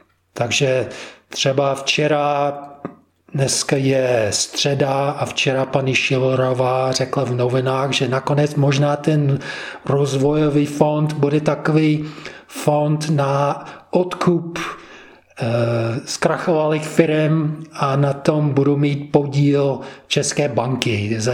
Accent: United States; No, já jsem jenom Američan, mám jenom americký pas.

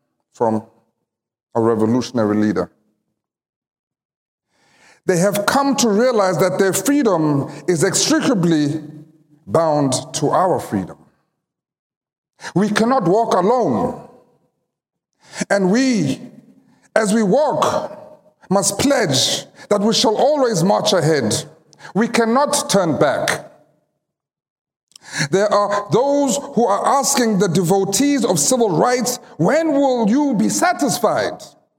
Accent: Johannesburg, Gauteng, South Africa; born there; I was born in 1982 in Johannesburg, Soweto, during the time when the apartheid government was at the helm of our society.

